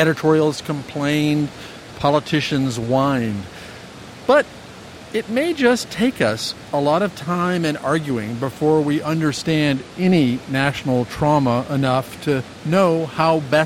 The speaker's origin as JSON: {"language": "English", "region": "New York", "country": "United States", "said": "And as a New Yorker, I'm definitely in the minority here."}